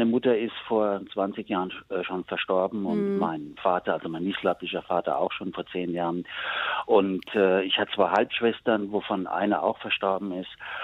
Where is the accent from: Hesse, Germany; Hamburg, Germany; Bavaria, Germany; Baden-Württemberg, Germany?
Hesse, Germany; born there; da wo ich geboren bin, in der Nähe von Darmstadt in Südhessen